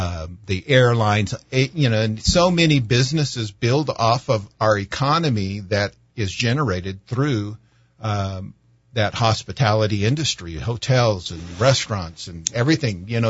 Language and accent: English; California, United States; moved away as an adult; I'm new to New Mexico. I'm from California. My wife and I moved here about 3 years ago